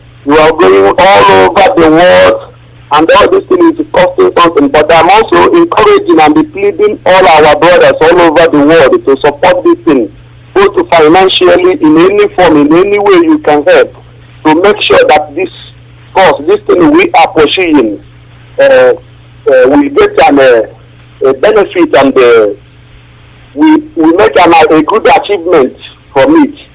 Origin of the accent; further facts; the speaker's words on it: Imo, Nigeria; now in Helsinki, Finland; I'm voicing in Finland. I'm from Oulu local government, Imo State.